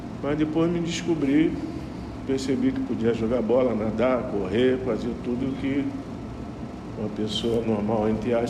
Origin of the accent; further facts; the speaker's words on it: Rio de Janeiro, Brazil; Eu nasci em 1922, do 1 de 51, né? Nasci na Praia do Pinto, favela da Praia do Pinto. Me considero um favelado, antes de ser carioca.